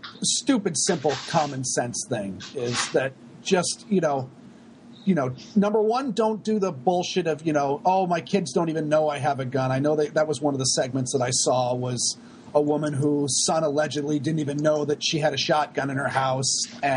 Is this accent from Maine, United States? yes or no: yes; Maine, United States; Cause I mean, I grew up in Maine.